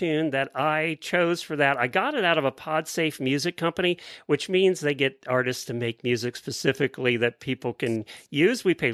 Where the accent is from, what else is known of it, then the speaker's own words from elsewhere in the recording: Ocala, Florida, United States; from Ocala, Florida.